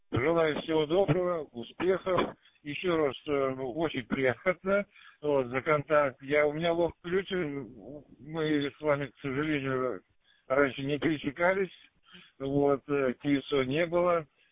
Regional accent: Obninsk, Kaluga Oblast, Russia; Я сам из Обнинска

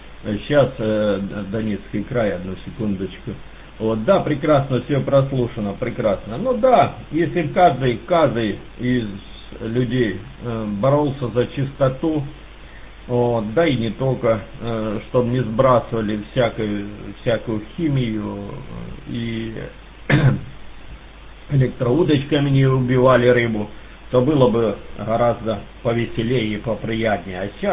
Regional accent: Kharkiv Oblast, Ukraine; сам я родом из Шевченковского района.

